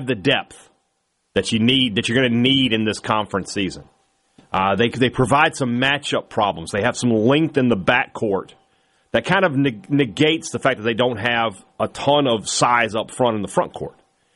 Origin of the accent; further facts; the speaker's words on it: Vicksburg, Mississippi, United States; Later in the show, I'll be telling you about some of the great things going on in my hometown here of Mississippi, Vicksburg, Mississippi.